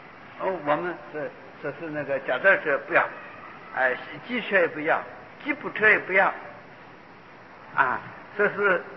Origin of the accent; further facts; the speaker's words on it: China; 来到我们中国人们一般人也接受，不接受，因为我们有高深的佛法